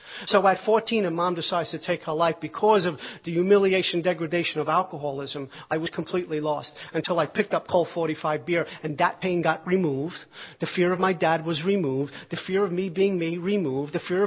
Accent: Brooklyn, New York, United States; I grew up in Brooklyn, New York, like you didn't know by the way I speak.

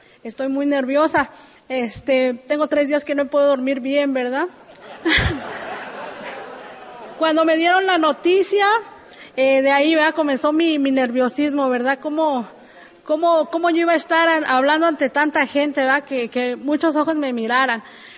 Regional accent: Mexico City, Mexico; now in Atlanta, United States; Yo soy de México, del Distrito Federal, y radico aquí en Atlanta, ¿verdad?

